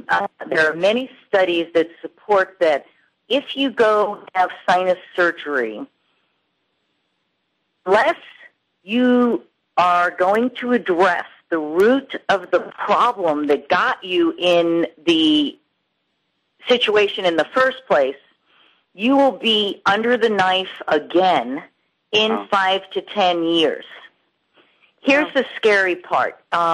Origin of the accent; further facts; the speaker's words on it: New York, United States; since I'm from New York, and I didn't have access to water and swimming when I was a child, I'm a water wimp.